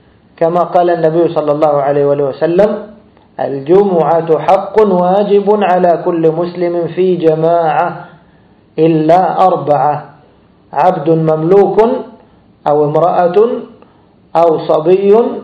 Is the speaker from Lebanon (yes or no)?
no; Egypt; هذا نحن كنا يعني لفظ معروف في بلادنا مصر